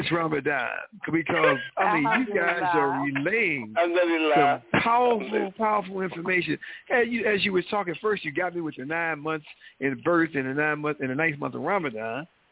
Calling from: St. Louis, Missouri, United States; from St. Louis, Missouri.

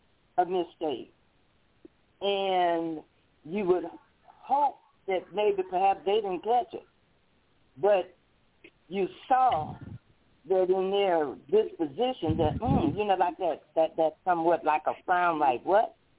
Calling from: Flint, Michigan, United States; calling from Flint, Michigan.

